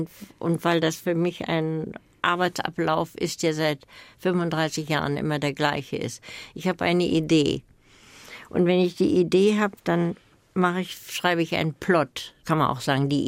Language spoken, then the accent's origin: German; Silesian Voivodeship, Poland; Heimat hat was mit Kindheit und Jugend zu tun. Also, das habe ich gesagt in Bezug auf Schlesien, also auf meine Heimat. Ich teile mir meine Heimat mit den Polen.